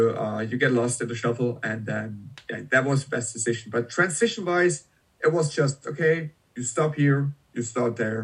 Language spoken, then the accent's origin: English; Germany; I'm from Germany